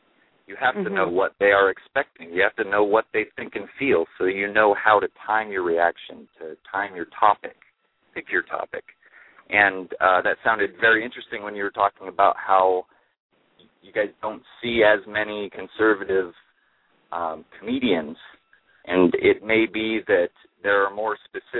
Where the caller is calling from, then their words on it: Rohnert Park, California, United States; I'm calling from Runner Park in California.